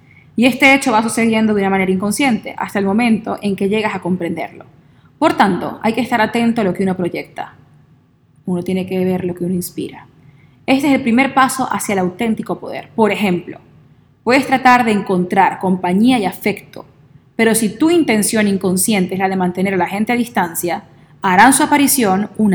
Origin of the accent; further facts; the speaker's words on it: Zulia, Venezuela; que soy latina y que soy maracucha